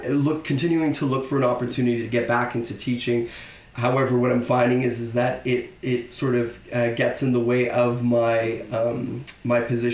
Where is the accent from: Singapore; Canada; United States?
Canada; Toronto, Ontario; I was born in Toronto, so I'm right from the city. I've seen it grow with all sorts of wonderful people, diverse people. I am of Portuguese descent. I'm a first-generation Canadian.